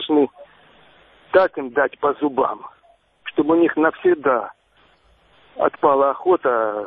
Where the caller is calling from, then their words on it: Avdiivka, Donetsk Oblast, Ukraine; Добрый день, я из Авдеевки.